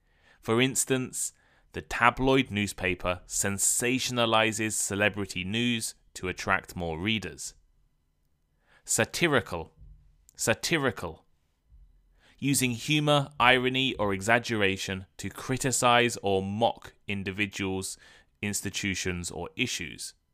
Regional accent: United Kingdom; now in Japan; I live in Japan, but every morning I read the BBC News from the UK to catch up on news in my home country and around the world.

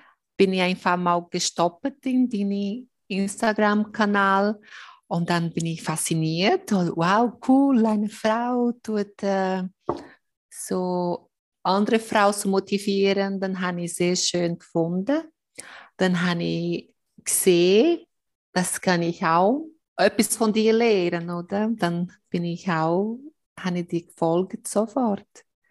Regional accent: Brazil; German is a second language; now in Switzerland; ich komme aus Brasilien, bin ich seit 2012 in der Schweiz.

